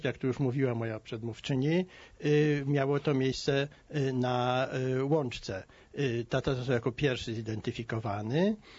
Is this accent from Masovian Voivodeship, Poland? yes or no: yes; Warsaw, Masovian Voivodeship, Poland; born or raised there